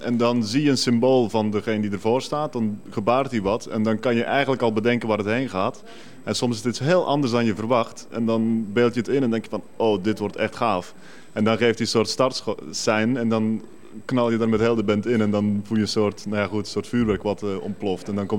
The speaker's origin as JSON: {"language": "Dutch", "country": "Belgium", "said": "En ik ben Belg zelf."}